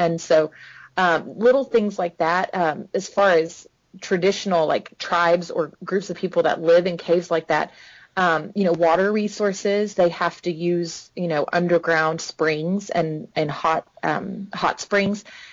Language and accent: English; Texas, United States; It's one of those things where I grew up in Texas, and a few years ago, they built a natural gas tower behind my house.